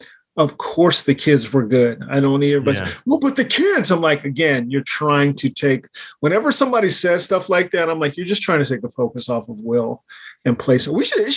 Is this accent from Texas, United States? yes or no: yes; Texas, United States; I know the story. I'm from Texas. I know the story.